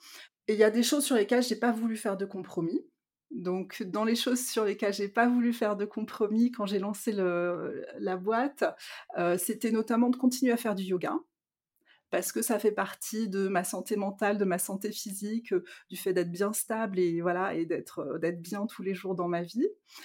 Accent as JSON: {"language": "French", "country": "France", "also_born_or_lived": "London, United Kingdom", "moved": "as an adult", "said": "moi, je suis partie de France, j'avais 19 ans, j'y reviens après l'INSEAD, j'ai 30 ans, et donc pendant toutes ces années de ma vingtaine d'années, j'étais à Londres, et en Angleterre"}